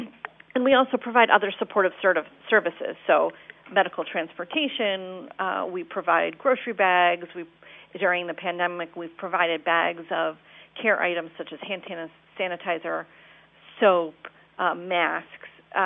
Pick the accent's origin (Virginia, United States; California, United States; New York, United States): New York, United States; Buffalo; now in Baltimore, United States; I'm actually originally from Buffalo, New York.